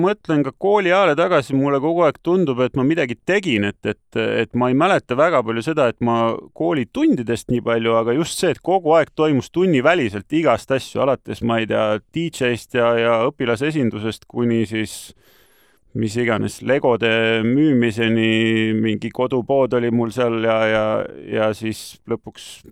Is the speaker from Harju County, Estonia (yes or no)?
yes; Tallinn, Harju County, Estonia; kust ma sündisin Tallinnas, ma arvan, et esialgu kuskil kahetoalises Lasnamäe korteris, siis siis kuni kuuenda klassin olingi 90. Aastani kasvasin Tallinnas, vahepeal natuke vahetasime elukohti.